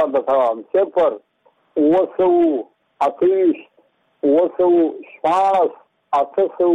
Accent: Muqur, Badghis, Afghanistan; زه په خپل د بادغیس ولایت یم د مقر د ولسوالۍ یم د همدوړې د کلي یم.

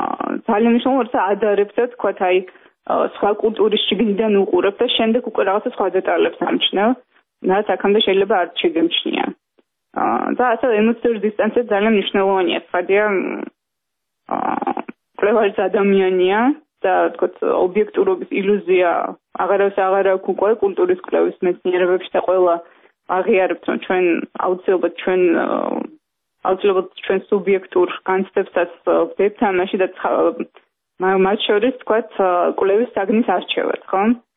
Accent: Tbilisi, Georgia; born or raised there

